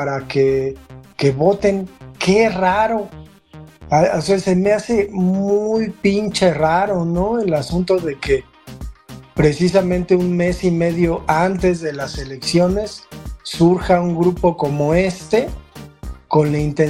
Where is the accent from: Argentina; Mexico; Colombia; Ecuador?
Mexico; Chihuahua; uno de Chihuahua, que soy yo